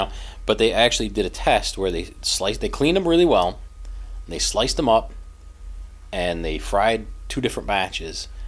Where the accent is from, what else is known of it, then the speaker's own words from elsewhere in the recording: United States; But that's it's maybe not be an American problem, but as an American, we don't always focus on where did this come from